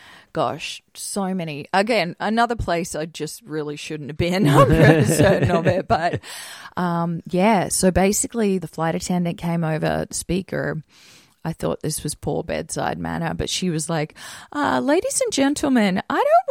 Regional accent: Queensland, Australia; It's about an hour from my hometown. Yeah, it's far north Queensland.

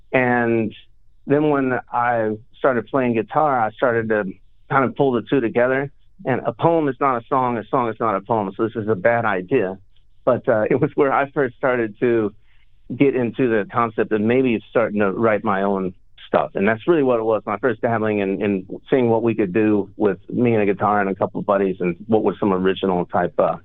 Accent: Missouri, United States; also born or lived in South Dakota / Illinois; So I was born up in South Dakota and then lived mostly in Missouri and Illinois. My father was a traveling salesman, so we bounced around quite a bit. And you know, I've lived in little communities. I've lived on a farm. I've lived in the suburbs. I've lived in cities.

